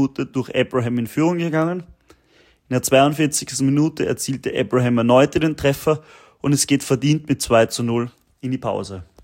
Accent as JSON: {"language": "German", "country": "Austria", "said": "Und das freut mich als Österreicher natürlich"}